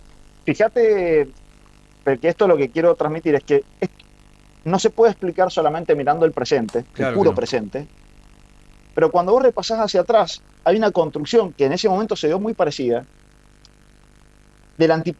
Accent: Argentina; los argentinos

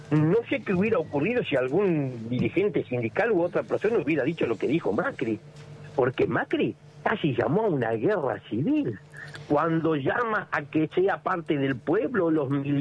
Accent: Río Negro, Argentina; Mire, yo vengo de la provincia de Río Negro.

